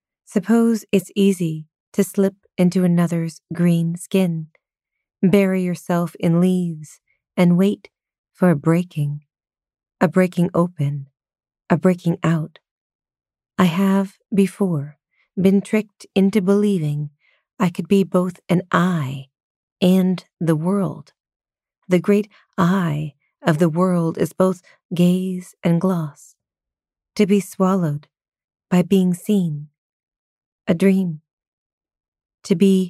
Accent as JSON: {"language": "English", "town": "Glen Ellen", "region": "California", "country": "United States", "said": "I'm from Sonoma, California. I'm technically from Glen Ellen. Like, I'm in a very rural place."}